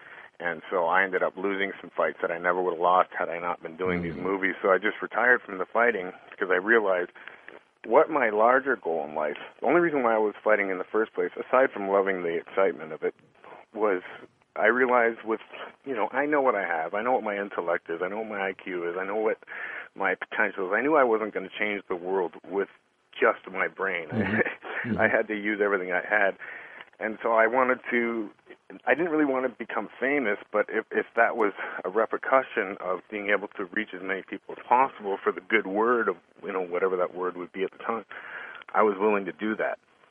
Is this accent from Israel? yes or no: no; Canada; moved away as an adult; now in United States; my hometown of Canada